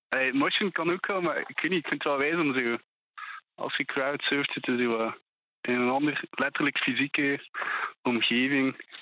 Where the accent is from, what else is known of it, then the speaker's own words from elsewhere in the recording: Flemish Region, Belgium; We zijn allemaal uit het Gentse. Dus ja, allemaal een beetje daar rond. Deinzen, Oudenaarde, Sint-Amandsberg en zo.